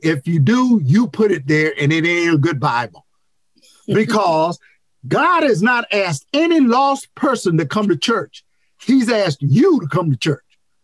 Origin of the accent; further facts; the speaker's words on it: North Carolina, United States; 1,200 miles is like from San Antonio to my hometown in North Carolina.